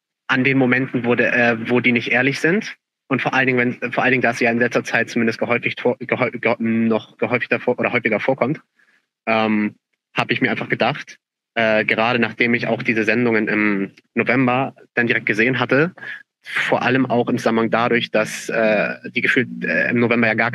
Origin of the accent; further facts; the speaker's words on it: Schleswig-Holstein, Germany; ich komme ja aus Schleswig-Holstein